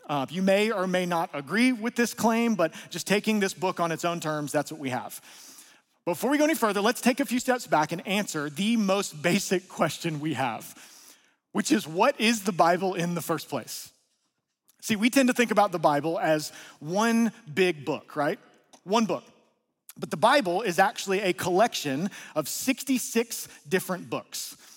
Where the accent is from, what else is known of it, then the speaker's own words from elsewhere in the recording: Georgia, United States; a whole bunch of y'alls, because I'm from North Georgia.